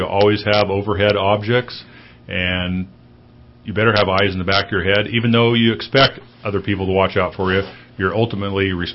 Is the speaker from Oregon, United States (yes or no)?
yes; Oregon, United States; also born or lived in Alaska, United States; Yes, actually, I was born in Oregon, stayed there till I was 18, went to Alaska for 3 years, stayed in a floating logging camp